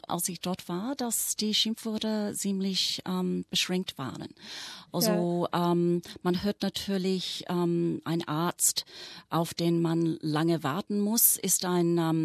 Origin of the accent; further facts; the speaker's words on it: Australia; Natürlich, ich bin Australierin.